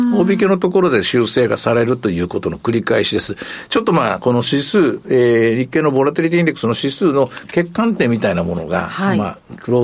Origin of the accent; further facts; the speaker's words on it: Osaka, Japan; 私は大阪出身ですけど